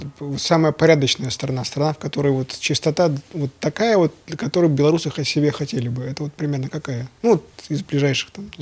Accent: Russia; Я смотрю, вот для меня, как человека из России, ухоженные поля, они прям все как будто бы по линейке разрисованы.

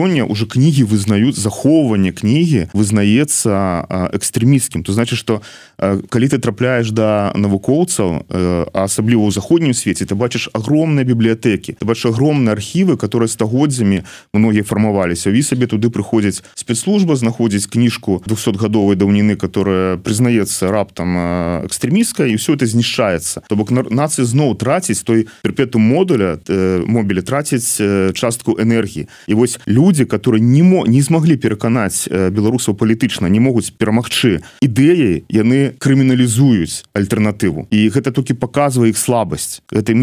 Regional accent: Grodno Region, Belarus; я з Градзеншчыны, так, з заходняй Беларусі

